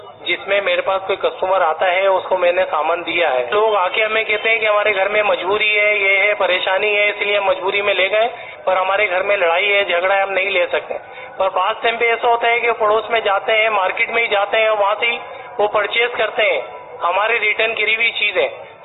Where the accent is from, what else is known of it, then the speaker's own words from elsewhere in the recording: Karachi, Sindh, Pakistan; میرا تعلق کراچی سے ہے.